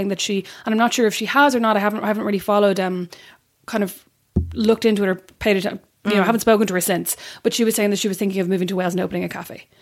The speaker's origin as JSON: {"language": "English", "town": "Straffan", "region": "Kildare", "country": "Ireland", "said": "so I'm from Strafford, which is where the K Club is, and I live about 10 minutes away."}